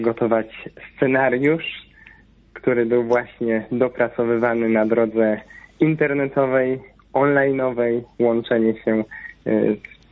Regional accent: Pomeranian Voivodeship, Poland; jednocześnie i jesteśmy Polakami, i jesteśmy Kaszubami

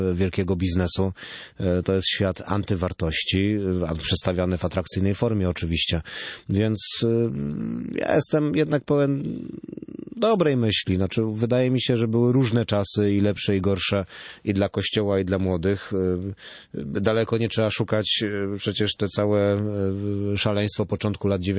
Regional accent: Silesian Voivodeship, Poland; byłem niedawno u mnie na Śląsku w okręgu z kolei w Orzeszu.

